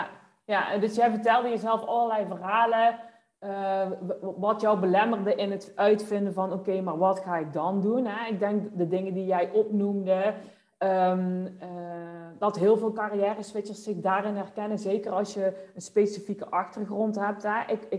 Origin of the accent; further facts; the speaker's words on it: North Brabant, Netherlands; Ik ben ook een Brabander.